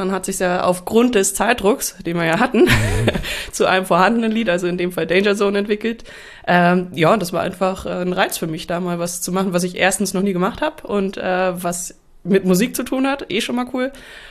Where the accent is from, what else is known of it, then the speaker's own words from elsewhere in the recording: Flensburg, Schleswig-Holstein, Germany; komme ursprünglich auch aus Norddeutschland, also eher Flensburger Ecke.